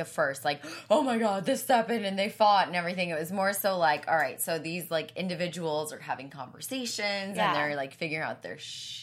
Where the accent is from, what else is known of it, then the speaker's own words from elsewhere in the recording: Australia; I'm Australian. From Australia.